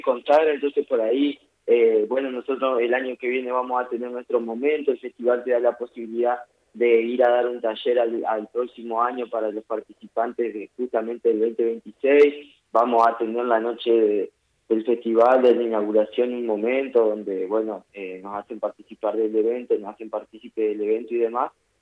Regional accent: Crespo, Entre Ríos, Argentina; Los dos somos entrerrianos y vivimos en Entre Ríos. Soledad es de La Paz, es paceña, yo soy de Crespo, yo vivo más o menos a unos 35 kilómetros de la capital de Paraná.

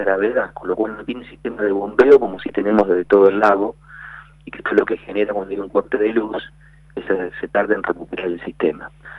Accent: Bariloche, Río Negro, Argentina; quienes somos de Bariloche

